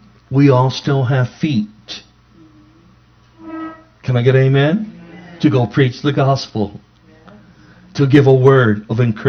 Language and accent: English; National City, California, United States; You know, I remember growing up in National City, 11 brothers and sisters.